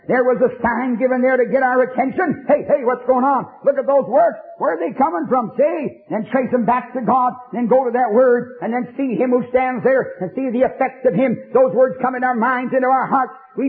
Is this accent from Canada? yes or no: yes; Canada; born there; Listen, I'm a Canadian by birth.